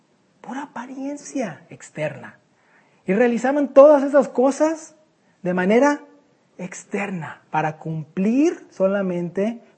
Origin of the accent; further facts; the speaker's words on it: Mexico; Desde niños, vamos a decir, venimos de la iglesia católica. Pues yo creo la mayoría de nosotros, ¿no? Como mexicanos, pues casi el 90% de los mexicanos somos católicos